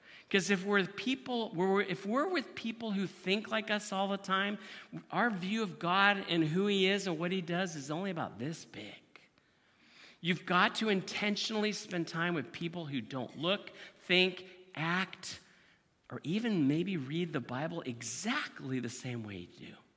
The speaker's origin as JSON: {"language": "English", "country": "United States", "tie": "born or raised there", "said": "because I grew up in the United States, and my view of freedom has always been, you know, freedom and liberty."}